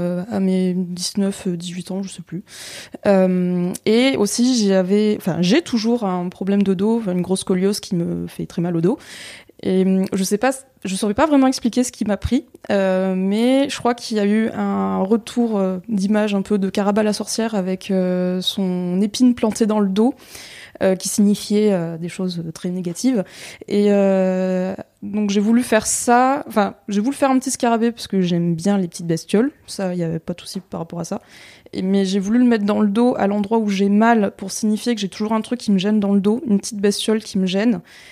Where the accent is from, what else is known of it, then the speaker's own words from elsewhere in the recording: Tours, Centre-Val de Loire, France; je viens de Tours.